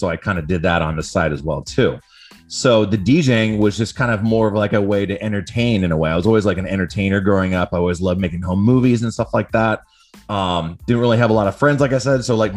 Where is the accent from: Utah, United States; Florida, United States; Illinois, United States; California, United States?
California, United States; Carmel-by-the-Sea; So I grew up in Carmel by the Sea, California. It's a nice little kind of beach town right on the coast of California, right in the middle, smack dab in the middle of California.